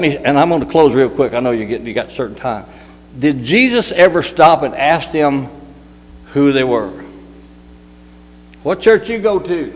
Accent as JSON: {"language": "English", "region": "Kentucky", "country": "United States", "said": "I had to sling it because we're from Kentucky, you know. Promised land."}